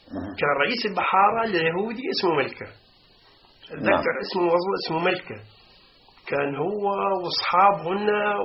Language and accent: Arabic; Palestine; واحنا فلسطينيين.